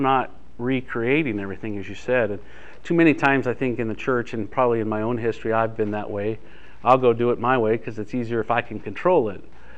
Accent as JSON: {"language": "English", "town": "Dayton", "region": "Ohio", "country": "United States", "tie": "born or raised there", "said": "I grew up in Dayton, Ohio with the Big Red Machine"}